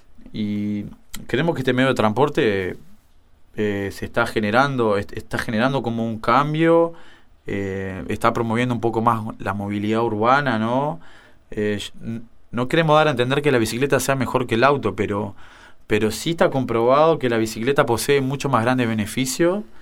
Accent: San José, Uruguay; now in Montevideo, Uruguay; Yo soy de San José y un día iba marchando acá en la masa con amigos de San José que están acá en Montevideo.

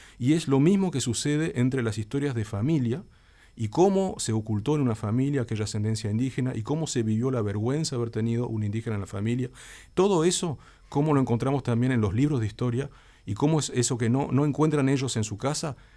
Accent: Uruguay; Nosotros en este momento, como uruguayos

